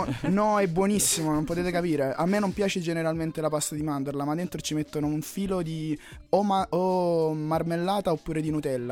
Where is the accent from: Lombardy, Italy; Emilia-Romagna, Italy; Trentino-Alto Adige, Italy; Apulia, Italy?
Apulia, Italy; Io sì, sono salentino